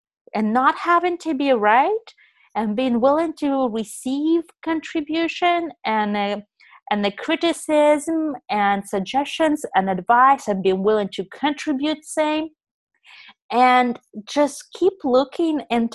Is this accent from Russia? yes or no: yes; Russia; English is a second language; moved away as an adult; Well, I came from Russia when I was 19